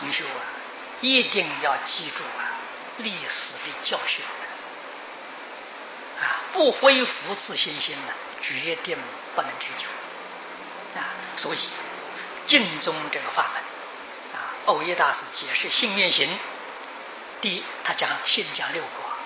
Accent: China; 他这个故宫里面三个最大的建筑物，我们中国人俗话称金銮殿呢。

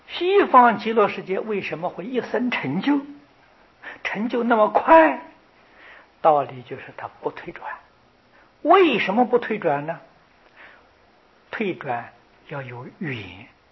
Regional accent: China; 我们中国人常讲，人死了就做鬼了。

